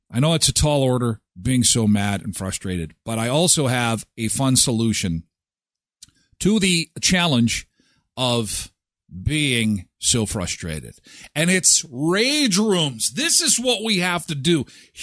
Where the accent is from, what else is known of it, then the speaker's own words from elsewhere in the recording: British Columbia, Canada; Yeah, we're from the West Coast. We got no worries.